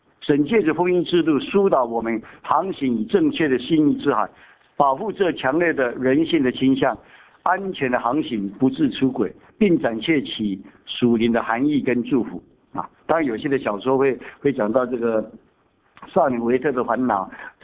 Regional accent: China; 我们中国人就是哦，嘟嘟嘟嘟嘟嘟嘟哈，啊，这个是有文化哈

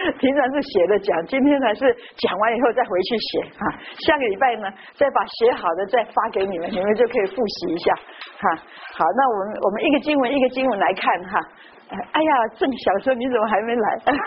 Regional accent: Guangdong, China; 所以我去的时候我是广东人嘛

